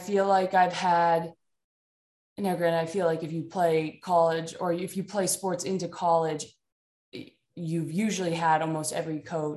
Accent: Maine, United States; now in Arizona, United States; I grew up in Maine, but I ended up playing basketball at Nova for my first 2 years at least, and then I transferred to Boston.

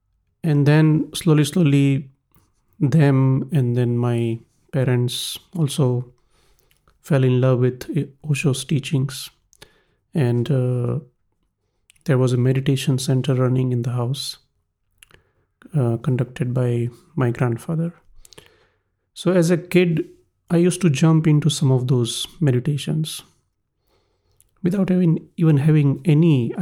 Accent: Rajkot, Gujarat, India; now in -; I grew up in a joint family of 16 people in India, in my hometown Rajkot, Gujarat.

